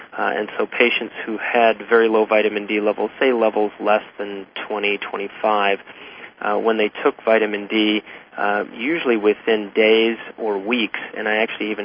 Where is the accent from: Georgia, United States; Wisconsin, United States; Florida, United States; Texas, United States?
Texas, United States; moved away as an adult; now in Michigan, United States; I'm in Michigan right now, but I grew up in Texas and trained at the University of Texas Health Science Center in Houston